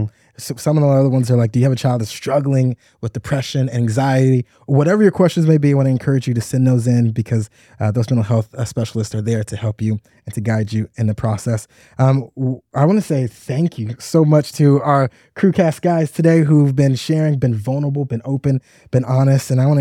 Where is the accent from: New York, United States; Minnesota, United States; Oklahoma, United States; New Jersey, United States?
Oklahoma, United States; And my kids are Texas and Florida born, where I was raised in Oklahoma. So we had snow a lot.